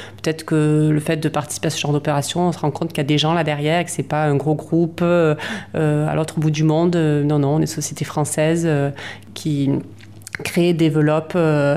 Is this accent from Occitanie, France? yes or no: yes; Toulouse, Occitanie, France; On a commencé par Toulouse, tout naturellement, parce qu'on est Toulousain.